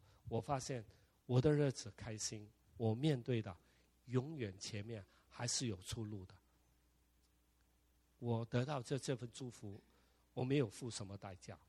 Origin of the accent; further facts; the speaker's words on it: Chaozhou, Guangdong, China; 我年轻的时候我很霸道的啊，我潮州人啊